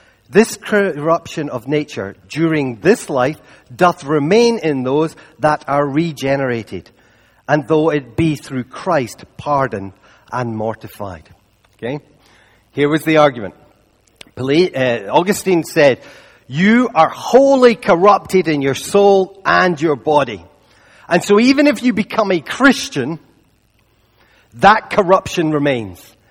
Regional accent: Scotland, United Kingdom; I'll tell you, it's been painful being Scottish through all these years.

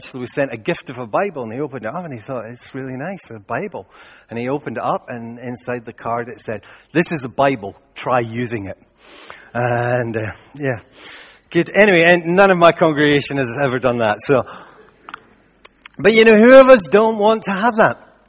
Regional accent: Scotland, United Kingdom; We will default, and we're Scottish, so we definitely default to this.

